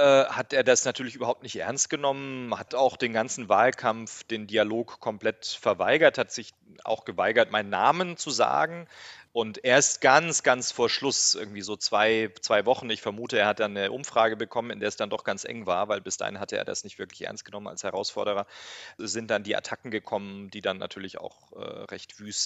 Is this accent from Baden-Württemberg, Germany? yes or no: yes; Baden-Württemberg, Germany; ja, ich bin im Schwarzwald aufgewachsen, in einem kleinen Dorf und wo alles recht homogen und überschaubar war und auch immer noch ist.